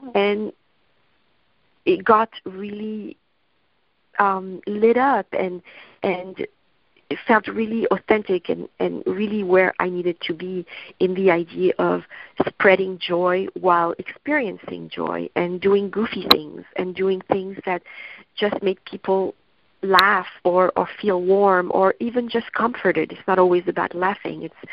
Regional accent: Paris, Île-de-France, France; I grew up in Paris, France

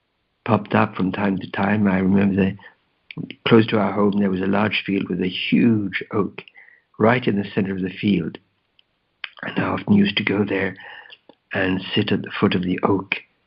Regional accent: England, United Kingdom; I grew up in England during the war

